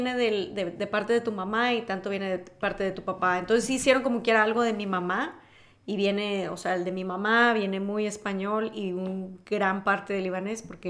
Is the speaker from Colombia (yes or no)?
no; Tamaulipas, Mexico; yo soy de Tamaulipas. Toda mi familia es de Tamaulipas, y de la familia de la abuela, pues eran de Nuevo León. Entonces, pues sí, 100% Tamaulipas y Nuevo León.